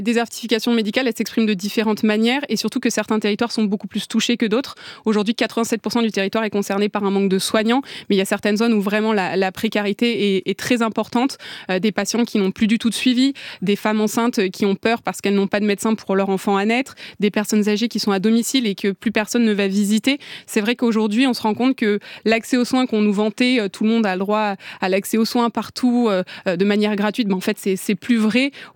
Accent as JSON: {"language": "French", "region": "Auvergne-Rhône-Alpes", "country": "France", "said": "Moi, je suis originaire effectivement d'Auvergne. J'ai une grande partie de ma famille qui est dans le Limousin."}